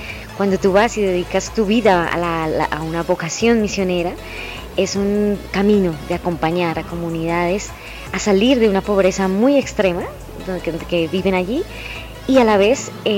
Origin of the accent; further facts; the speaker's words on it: Bogotá, Colombia; como colombiana, que crecí en una arquidiócesis de Bogotá